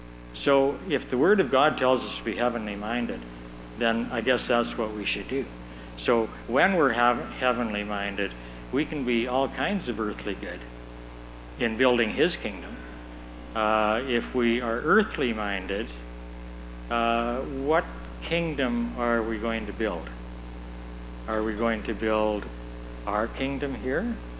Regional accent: Camrose, Alberta, Canada; I love that question, because I could say I'm from Camrose, or I could say whatever.

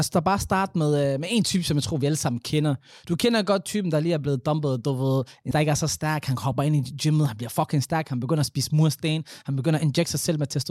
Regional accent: Somalia; Og jeg er sådan, like, bro, jeg er somalier.

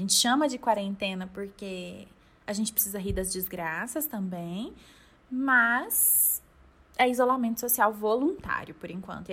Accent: Goiás, Brazil; Nós somos goianas, acho que já deu para perceber pelo meu sotaque.

